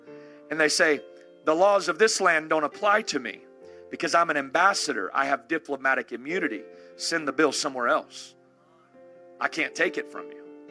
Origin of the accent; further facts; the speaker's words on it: United States; now in Canada; I'm an American living in Canada.